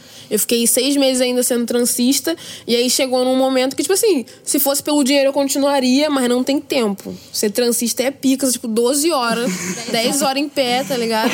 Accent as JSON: {"language": "Portuguese", "town": "Queimados", "region": "Rio de Janeiro", "country": "Brazil", "said": "Sou de Queimados."}